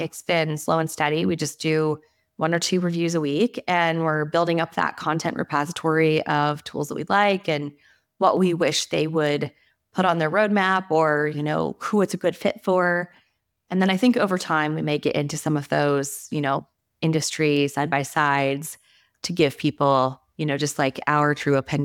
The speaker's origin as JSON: {"language": "English", "region": "Indiana", "country": "United States", "tie": "born or raised there", "said": "Yeah, I was raised in the Midwest. So I live in Indiana, and I've lived here the majority of my life."}